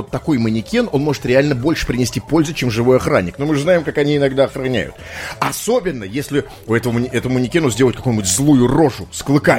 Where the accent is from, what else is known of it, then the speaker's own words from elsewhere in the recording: Saint Petersburg, Russia; как настоящий петербуржец, потому что в Петербурге живу давно, здесь, собственно, родился.